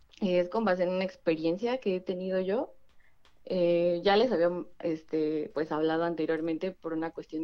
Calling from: State of Mexico, Mexico; Del Estado de México.

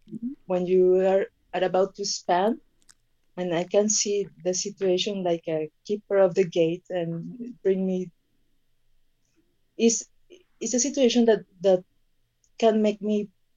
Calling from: Colombia; I'm calling from Colombia, Latin America.

